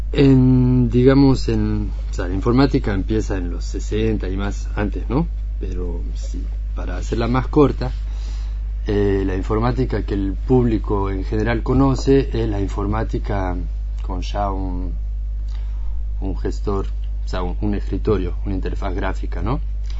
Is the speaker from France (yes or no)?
yes; France; Spanish is a second language; yo vengo de Francia, por eso el acentito.